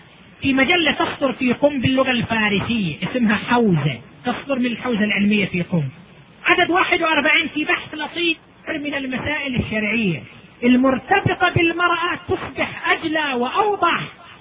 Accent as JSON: {"language": "Arabic", "country": "Saudi Arabia", "said": "في إحصائية حتى عندنا هنا في بلدنا، أن الخريجات من الجامعات عندنا في السعودية"}